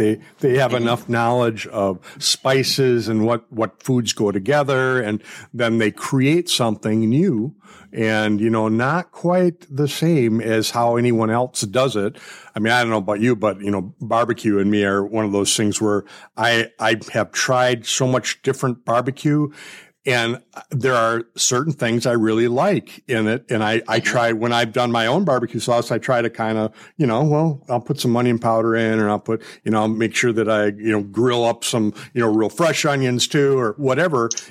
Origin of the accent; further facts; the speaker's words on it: Milwaukee, Wisconsin, United States; Of course, I'm from Milwaukee.